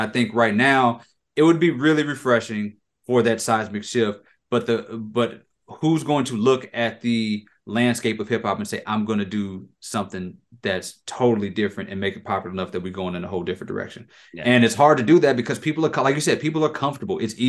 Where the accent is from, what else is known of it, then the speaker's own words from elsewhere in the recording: Lafayette, Louisiana, United States; born there; I was born in Lafayette. So, like, they have that same sort of small town adjacent to this other bigger town, but we have our own culture also.